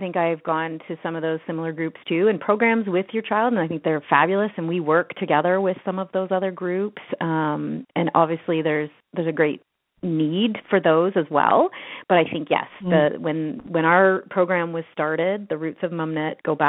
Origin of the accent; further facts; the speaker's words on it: Halifax, Nova Scotia, Canada; now in Toronto, Canada; I grew up in Halifax, Nova Scotia. And I'm the oldest of four siblings